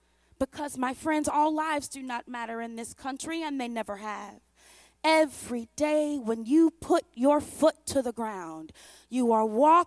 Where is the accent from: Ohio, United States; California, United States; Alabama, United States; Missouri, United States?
Missouri, United States; St. Louis; I'm from St. Louis, but Michael Brown was killed by Darren Wilson in Ferguson.